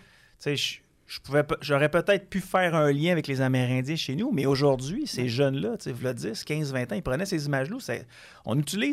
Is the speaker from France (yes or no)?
no; Quebec City, Quebec, Canada; je viens du centre-ville de Québec, fait que des gens de toutes les nations, ils étaient avec moi au primaire, ils étaient avec moi au secondaire